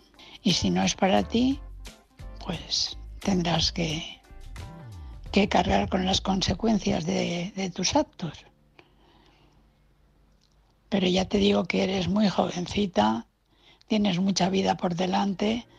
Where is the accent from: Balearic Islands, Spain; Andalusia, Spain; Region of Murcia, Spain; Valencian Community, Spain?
Valencian Community, Spain; Valencia; de Valencia.